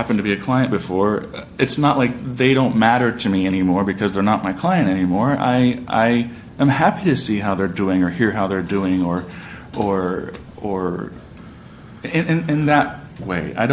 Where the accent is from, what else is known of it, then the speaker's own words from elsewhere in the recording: Virginia, United States; I still do sometimes see people in Virginia, in my hometown, who I treated before.